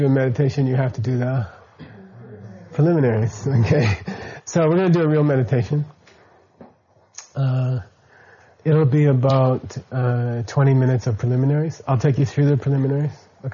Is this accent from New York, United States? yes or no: no; Phoenix, Arizona, United States; I connected it to my hometown in Phoenix, Arizona, and you know, and that way you can't get lost.